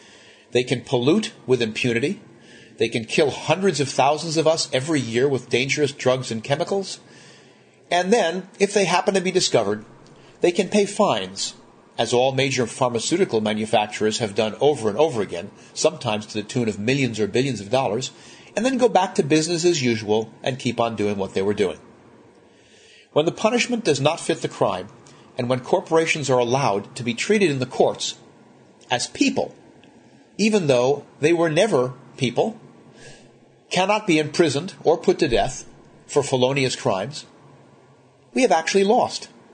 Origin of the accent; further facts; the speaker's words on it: New York City, New York, United States; While growing up in New York City, I attended the Walden School, William J. O'Shea Junior High